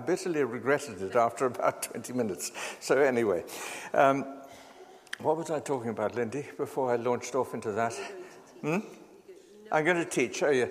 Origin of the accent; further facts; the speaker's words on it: South Africa; moved away as an adult; now in United Kingdom; I'm a South African. For those whose ears are attuned to accents, I've been living in the UK for about 42 years now. But people still pick it up.